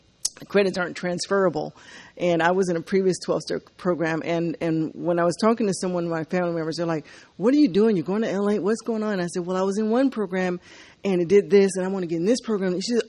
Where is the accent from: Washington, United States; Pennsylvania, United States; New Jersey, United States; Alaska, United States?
Alaska, United States; Because I felt like I needed to share. I'm from Alaska.